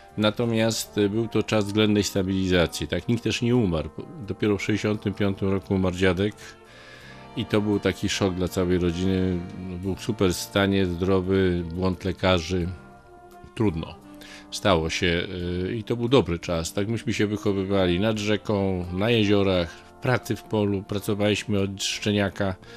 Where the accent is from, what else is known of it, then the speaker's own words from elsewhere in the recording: Lębork, Pomeranian Voivodeship, Poland; born there; Się urodziłem w Dęborku.